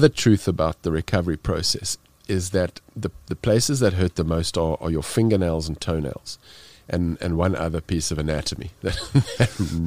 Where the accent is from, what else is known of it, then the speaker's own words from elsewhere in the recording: South Africa; being South African, I'm totally underprepared.